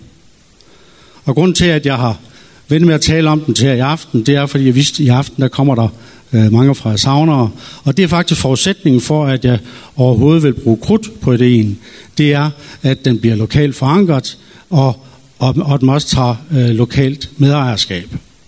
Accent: Frederikshavn, North Denmark Region, Denmark; born there; min gamle fødeby fra Frederikshavn.

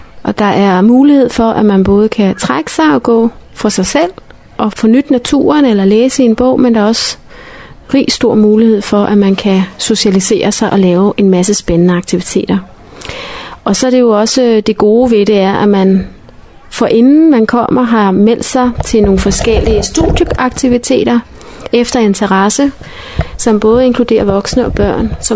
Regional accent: Copenhagen, Capital Region of Denmark, Denmark; Jeg er på Livø med mine to piger på 11 og 13 år, og vi kommer fra København.

